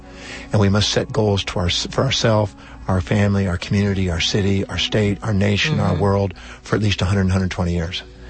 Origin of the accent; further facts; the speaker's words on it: Houston, Texas, United States; born there; Well, I was born in Houston, Texas.